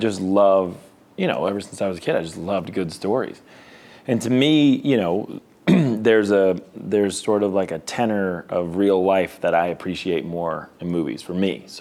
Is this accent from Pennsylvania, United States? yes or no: no; Boston, Massachusetts, United States; I think that we're both from Boston, which is a little bit more of a town, which is like, all right, leave emotions at the door.